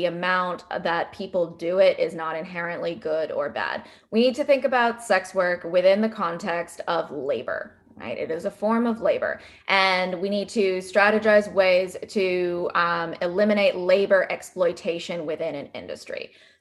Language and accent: English; United States; now in New Zealand; So I'm a US citizen born and raised in the States, but I currently live in New Zealand